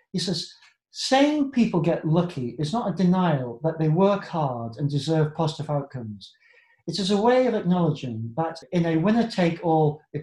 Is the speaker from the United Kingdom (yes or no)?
yes; England, United Kingdom; born there; I was born in England, one of the wealthiest countries in the world.